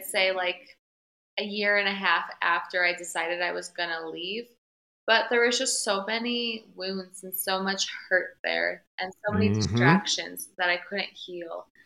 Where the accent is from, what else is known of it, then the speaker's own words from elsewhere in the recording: Chicago, Illinois, United States; I'm from Chicago originally, and I loved working and living there.